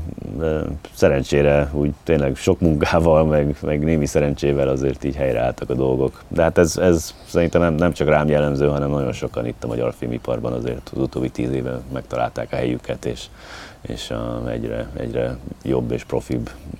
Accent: United States; now in Hungary; Tehát én Amerikában nőttem föl, és itt töltöttem a nyaraimat Magyarországon, így tudtam magyarul, meg hát maradt meg be a magyar, és nem felejtettem el az évek alatt. Én már itt élek most már 20-valahány éve.

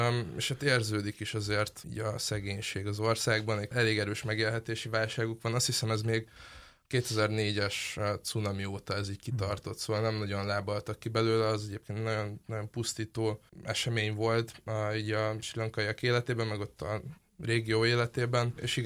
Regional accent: Pécs, Baranya, Hungary; Igen, mondjuk én pécsi vagyok, Pécsre leutazva gyakran.

